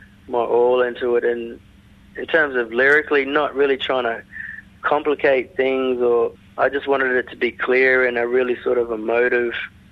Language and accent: English; Katherine, Northern Territory, Australia; Because I grew up in Katherine, in Northern Territory. It's a small town. It's, you know, when I was there, it was around roughly 10,000 people.